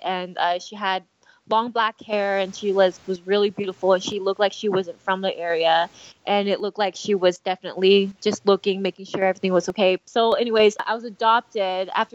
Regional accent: Oregon, United States; I see other kids skateboard out in the cul-de-sac when I was growing up in Oregon.

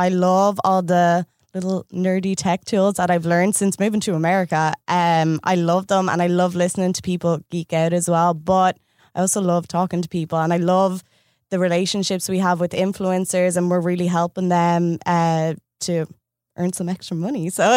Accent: Ireland; moved away; So then I moved here from Ireland 9 months ago and I started working with a company called Media Leaders.

